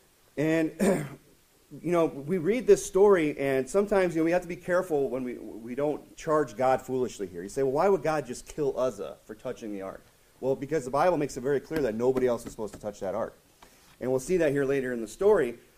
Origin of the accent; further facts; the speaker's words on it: Phoenix, Arizona, United States; So for those of you that don't know … I'm from Phoenix there.